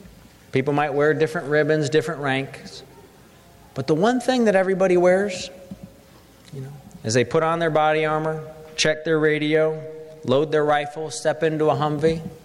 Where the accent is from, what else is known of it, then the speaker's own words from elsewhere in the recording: Missouri, United States; I was proud of the fact that he came to announce that plan in my home state of Missouri.